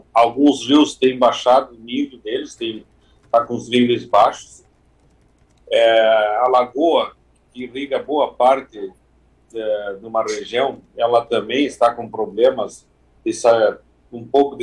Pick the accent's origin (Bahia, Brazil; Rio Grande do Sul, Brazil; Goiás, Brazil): Rio Grande do Sul, Brazil; Aqui na nossa região, eu sou da região de Uruguaiana, fronteira oeste